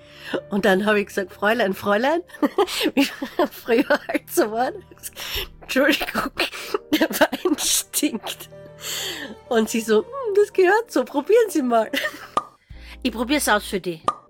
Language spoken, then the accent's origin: German; Styria, Austria; Ich selber als Steirerin bin ein ganz großer Fan von Muscatella zum Schnitzel